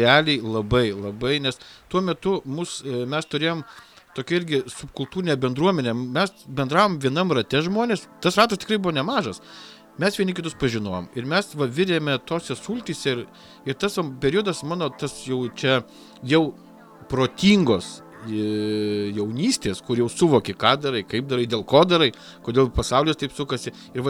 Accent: Aukštaitija, Lithuania; also born or lived in Samogitia; Aš aukštaitis. Aš visas mano kraujas aukštaitiškas. Mano tėtis aukštaitis, mano mama aukštaitė, mano baba aukštaitė, mano sė. Mes visi aukštaičiai.

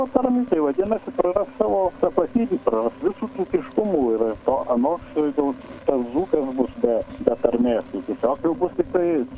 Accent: Dzūkija, Lithuania; aš esu dzūkas, nes mano tėviškės žmonės yra pusė Lietuvos žinių menininkų, mokslo, kultūros žmonių.

